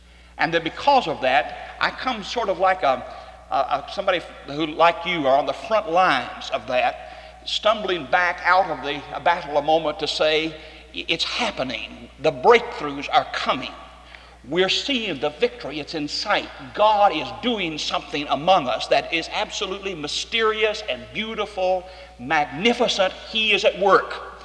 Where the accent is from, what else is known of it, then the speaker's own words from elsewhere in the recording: Texas, United States; One of the disadvantages is that I'm from Texas, and I'm very keenly aware of the fact that builds some kind of a barrier.